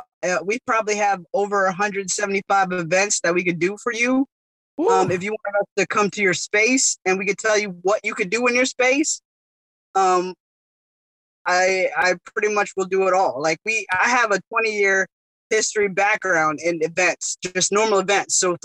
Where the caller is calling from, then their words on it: Norfolk, Virginia, United States; Norfolk, Virginia.